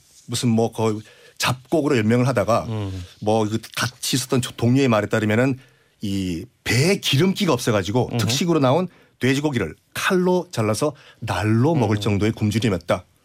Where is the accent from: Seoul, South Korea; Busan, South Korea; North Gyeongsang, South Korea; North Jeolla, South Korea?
Busan, South Korea; 저는 이제 부산인데 네. 약간 공기가 달라요.